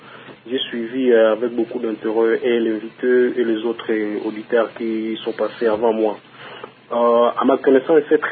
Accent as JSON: {"language": "French", "town": "Kampala", "region": "Central Region", "country": "Uganda", "said": "personnellement, je viens du Kampala, où j'ai traversé la frontière entre Ouganda et Rwanda, la frontière de Katuna."}